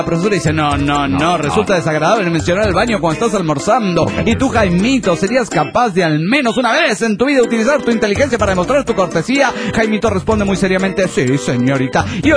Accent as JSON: {"language": "Spanish", "town": "Morelia", "region": "Michoacán", "country": "Mexico", "said": "Vengo del de Morelia, Michoacán, paisanos"}